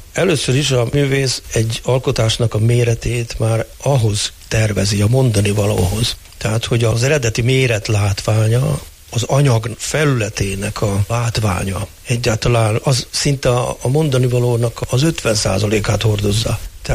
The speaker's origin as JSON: {"language": "Hungarian", "town": "Hédervár", "region": "Győr-Moson-Sopron", "country": "Hungary", "tie": "born or raised there", "said": "a szülőfalumban, Héderváron, ez Győr és Mosonmagyaróvár között"}